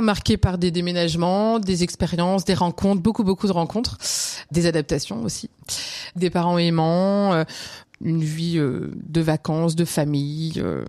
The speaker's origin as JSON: {"language": "French", "town": "Cherbourg", "region": "Normandy", "country": "France", "tie": "born there", "said": "mon lieu de naissance c'est Cherbourg, mais c'est pas, voilà, ce n'est pas forcément mon pays d'origine."}